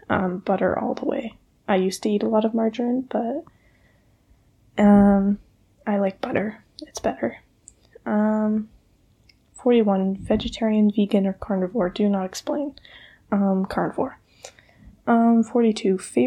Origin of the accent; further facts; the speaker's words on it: Canada; I'm Canadian. We say pop, I think.